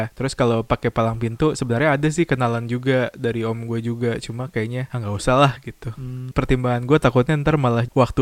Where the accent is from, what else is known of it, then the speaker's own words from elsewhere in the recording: Jakarta, Indonesia; walaupun gue orang Betawi ya.